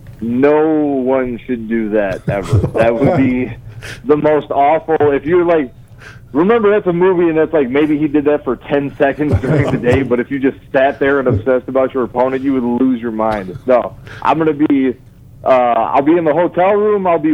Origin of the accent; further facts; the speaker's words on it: Midwest, United States; And, you know, I'm from the Midwest. The biggest thing we've ever fished for is, like, pike and maybe sturgeon once in a while, but really it's mostly bass fishing and things like that.